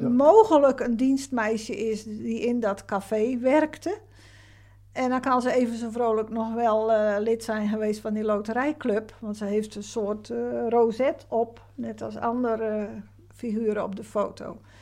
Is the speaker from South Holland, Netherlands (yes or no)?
yes; Krimpen aan den IJssel, South Holland, Netherlands; born there; moved away as an adult; now in Middelburg, Netherlands; Ik ben zelf niet geboren in Zeeland, maar in Krimp aan IJssel bij Rotterdam in de buurt. Ik ben op mijn 25e in Middelburg komen wonen voor mijn werk.